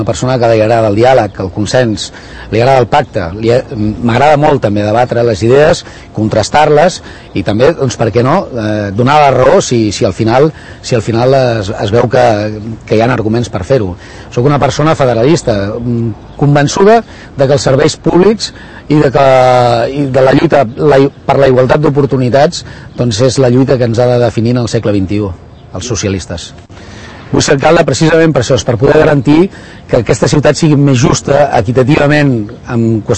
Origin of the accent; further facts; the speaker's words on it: Barcelona, Catalonia, Spain; born there; now in Sant Cugat, Spain; tinc 47 anys, soc nascut a Barcelona, però fa més de 25 anys que visc a Sant Cugat.